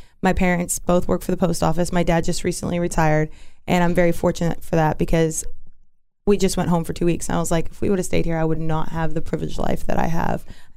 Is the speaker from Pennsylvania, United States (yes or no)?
yes; Pennsylvania, United States; born there; Well, I was born in Pennsylvania. Okay. I lived there for a very short time. It's like a town of like 5,000 people.